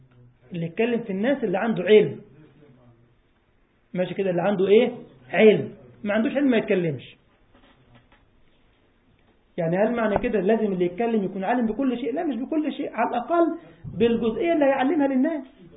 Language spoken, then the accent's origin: Arabic; Egypt; زي اخ الله يبارك له، عندنا برضو في مصر، هو اخي ما شاء الله مجتهد في طلب العلم على خير يعني